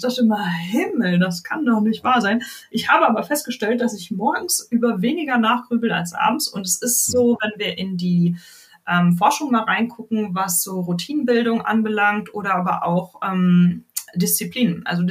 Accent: North Rhine-Westphalia, Germany; Ich komme aus dem Ruhrpott, der ist dann hier, der ist groß.

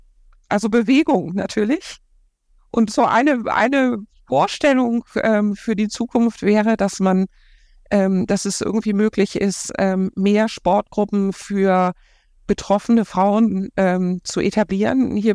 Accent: North Rhine-Westphalia, Germany; Nur meine Mutter kommt aus Schleswig-Holstein, ich komme aus dem Ruhrgebiet.

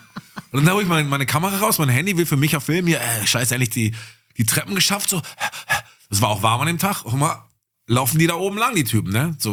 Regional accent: Bottrop, North Rhine-Westphalia, Germany; Aufgewachsen bin ich im Fuhlenbrock.

